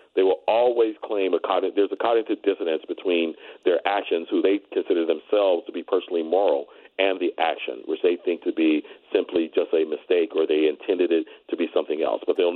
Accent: Los Angeles, California, United States; Hollywood is generally projected, you know, particularly I'm from Los Angeles, and generally projected as being some liberal bastion.

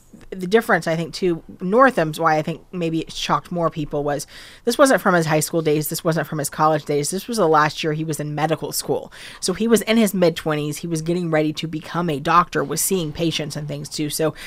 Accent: the South, United States; I mean, I grew up in the South, and I am not surprised at all that some of this stuff is coming up

